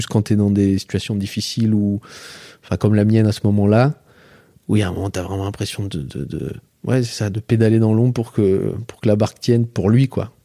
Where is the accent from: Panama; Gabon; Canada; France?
Panama; La Guaira; je suis retourné au Panama, donc à La Guaira, qui est le village de mon enfance au Panama.